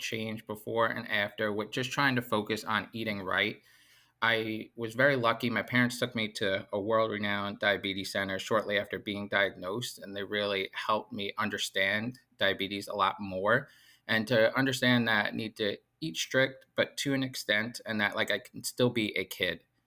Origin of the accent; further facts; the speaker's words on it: Long Island, New York, United States; I am 34 years old. I am born and raised on Long Island.